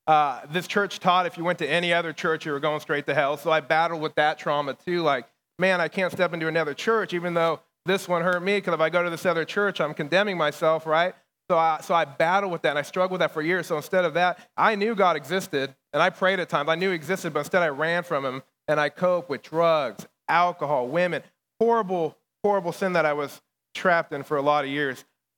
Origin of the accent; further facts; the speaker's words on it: Bakersfield, California, United States; So I was raised up in Bakersfield, California.